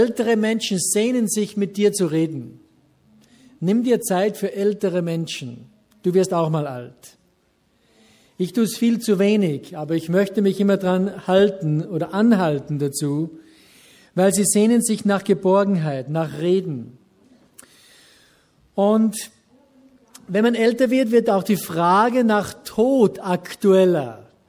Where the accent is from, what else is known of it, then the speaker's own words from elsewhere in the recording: Ramsau, Styria, Austria; Bei mir ist die Ramsau meine Heimat, diese Ortschaft in den Bergen. Ist Österreich meine Heimat?